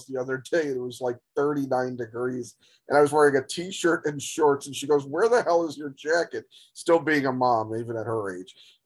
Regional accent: Chicago, Illinois, United States; I grew up on the South Side, so I'm Sox.

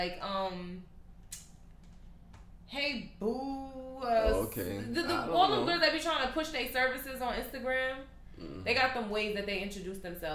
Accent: Brooklyn, New York, United States; come on, we grew up in Brooklyn, you know how that shit go.

